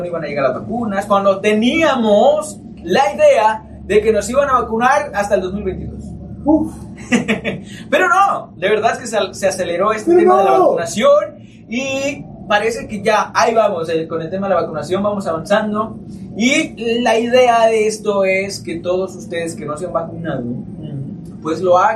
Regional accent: Mexico; así somos los seres humanos, así somos los mexicanos.

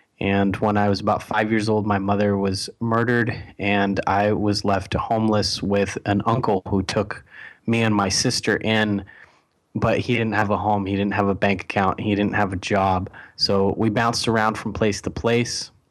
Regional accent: Medellin, Antioquia, Colombia; Well, you know, I am originally from Colombia. Was born in 1983 at the height of the cocaine cartel, which started in Medellin, Colombia, and that's where I'm from.

